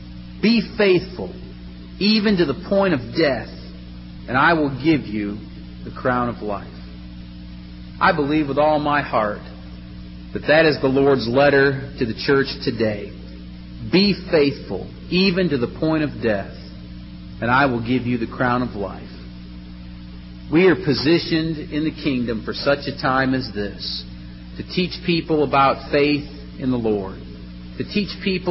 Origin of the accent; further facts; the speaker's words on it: Michigan, United States; I come from Michigan, and in the late 1800s, there were many churches of Christ up there